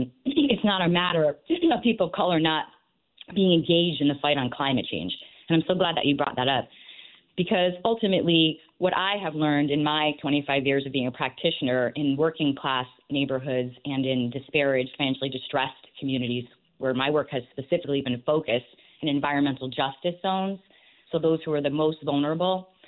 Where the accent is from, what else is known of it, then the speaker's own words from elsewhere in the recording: Hartford, Connecticut, United States; And I grew up in Hartford. I was born in Hartford. My family's from Hartford.